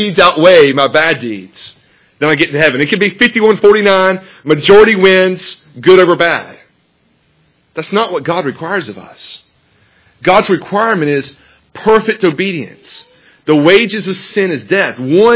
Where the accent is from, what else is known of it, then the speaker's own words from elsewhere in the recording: the South, United States; And I told you guys before, I grew up in the South. You can't find anybody in the South who's not going to heaven, right?